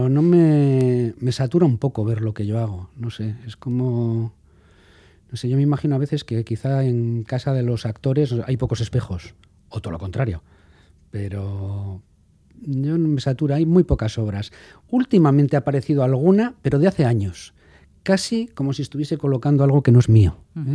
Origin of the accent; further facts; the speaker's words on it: Bilbao, Basque Country, Spain; Somos de Bilbao, pero para tanto. Y bueno, pues sí, viví al lado de Soho de Nueva York.